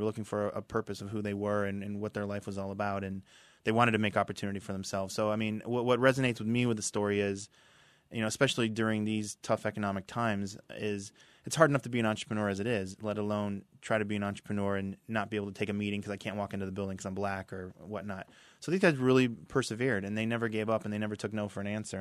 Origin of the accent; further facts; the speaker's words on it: Cleveland, Ohio, United States; moved away as an adult; now in Florida, United States; I moved to Florida from – I'm originally from Cleveland, Ohio. I relocated down here right after college to work at Disney.